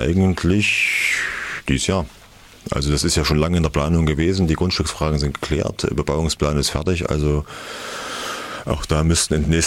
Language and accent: German; Petersberg, Thuringia, Germany; Also ich bin aufgewachsen in Petersberg, wir hatten Nachbarn, die hatten eine Garage am Roten Berg.